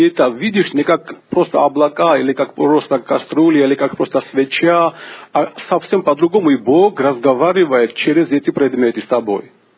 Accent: Georgia; Russian is a second language; Короче, вы знаете, что я из Грузии, у меня грамматика русская нет, я знаю разговорный русский язык

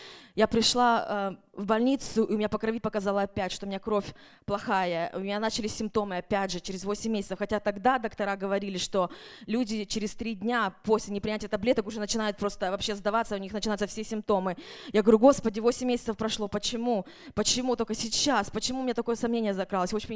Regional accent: Bellingham, Washington, United States; я из Беллингема.

